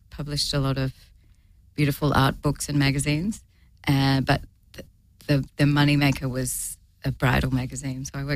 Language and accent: English; Perth, Western Australia, Australia; moved away as an adult; also born or lived in Sydney; now in United States; I initially left Perth. I'm from Perth on the west coast of Australia. And I initially left Perth and moved to Sydney